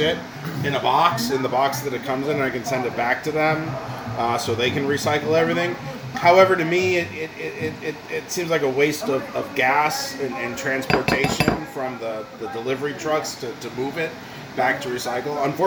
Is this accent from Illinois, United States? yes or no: yes; Chicago, Illinois, United States; Well, we're from Chicago. We can eat a lot.